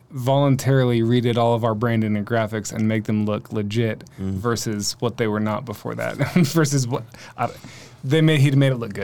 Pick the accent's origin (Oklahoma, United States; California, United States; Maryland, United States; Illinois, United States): Oklahoma, United States; Norman; So, I grew up in Norman.